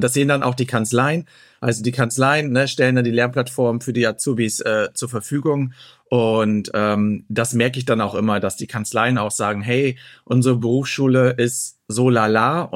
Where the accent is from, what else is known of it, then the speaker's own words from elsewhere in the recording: Northern Germany, Germany; ich komme aus Norddeutschland. Aber meine Oma hat im Breisgau gewohnt